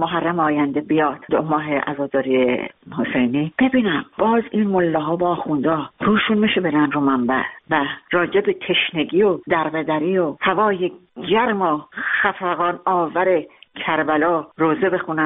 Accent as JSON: {"language": "Persian", "region": "Khuzestan", "country": "Iran", "said": "من خودم خوزستانی هستم، میدونم که گرمای اهواز که چه گرمای وحشتناکه."}